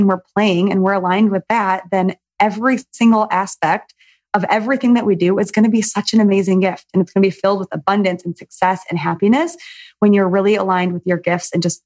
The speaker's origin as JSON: {"language": "English", "region": "Michigan", "country": "United States", "said": "you and I have something in common where we're from Michigan and in the Midwest"}